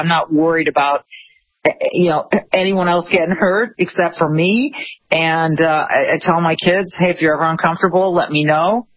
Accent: Minnesota, United States; it's embarrassing to me as a Minnesotan

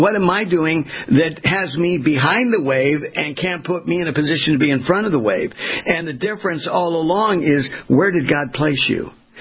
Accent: West Coast, United States; Yeah, for me, as I was sharing with you, I grew up on the West Coast.

